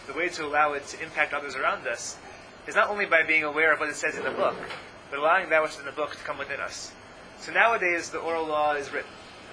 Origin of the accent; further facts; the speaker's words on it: Atlanta, Georgia, United States; I grew up in Atlanta